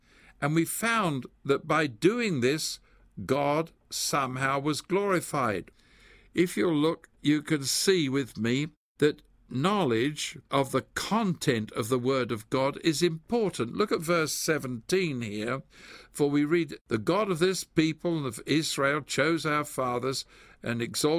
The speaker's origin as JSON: {"language": "English", "region": "England", "country": "United Kingdom", "said": "as an Englishman"}